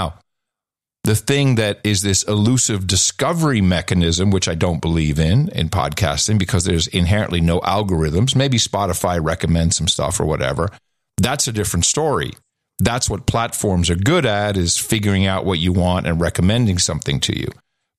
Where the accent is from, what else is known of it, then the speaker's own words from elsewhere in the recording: Netherlands; English is a second language; Back in the 70s, growing up in Europe, the Netherlands specifically